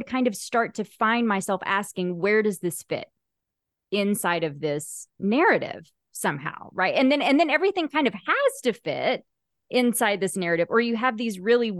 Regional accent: Southern United States, United States; I grew up in the Bible Belt and in an SBC church for, you know, my whole upbringing

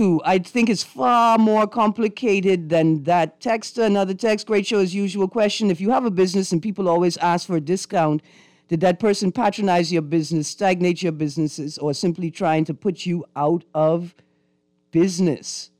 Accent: Old Andros, Andros, Bahamas; I can tell them I'm from Andrus. And when they ask me what part of Andrus I'm from, I can tell them I'm from Old Andrus, right there on the front.

